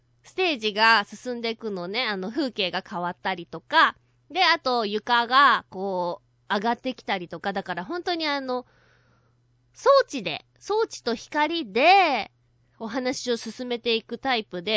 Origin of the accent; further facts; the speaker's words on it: Fukuoka, Japan; 博多のうどんってね割とね柔らかいから、博多っ子な